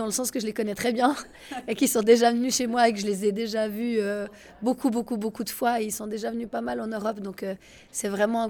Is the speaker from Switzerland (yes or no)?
yes; Switzerland; je viens de Suisse